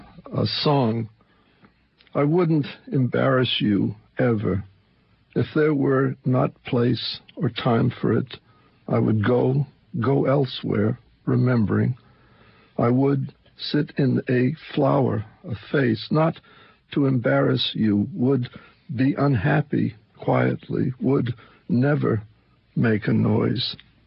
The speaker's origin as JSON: {"language": "English", "town": "West Acton", "region": "Massachusetts", "country": "United States", "tie": "born or raised there", "said": "It's we grew up in West Acton, Massachusetts, and my mother was the town nurse in the Actons, and one of the places that was dear to us was the old the bridge, et cetera."}